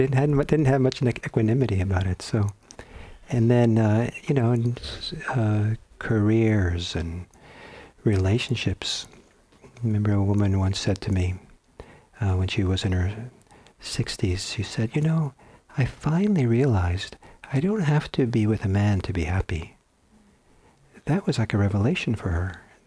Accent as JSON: {"language": "English", "country": "Italy", "tie": "born or raised there", "said": "When I was in growing up in Italy, I loved walking through the parks"}